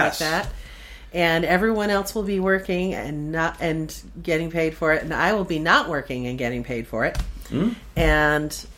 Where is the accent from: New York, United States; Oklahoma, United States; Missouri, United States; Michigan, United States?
Michigan, United States; now in Pittsburgh, United States; And I moved to the States when I was three. I was raised in Michigan and moved to Pittsburgh roughly 1996, 97, somewhere around there, and fell in love with the city and have been here ever since.